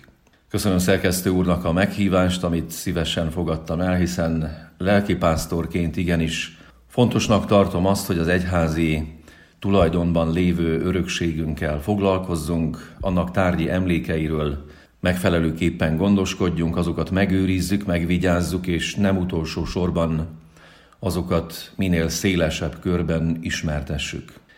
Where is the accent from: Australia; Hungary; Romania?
Romania; Várkudu, Cluj County; 1974-ben születtem Kolozsváron. A Nagyszamosmenti Várkuduban nőttem fel, és ott töltöttem gyermekkorom nagy részét, ugyanis édesapám ott volt református lelkipásztor.